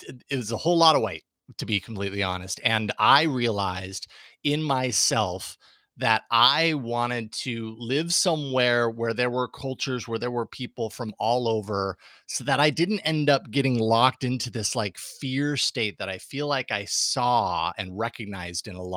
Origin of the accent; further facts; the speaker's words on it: Boise, Idaho, United States; I also, you know, growing up in Boise, you know, Boise's changed a lot. No question. When I was a kid, it was a pretty small, it felt very small.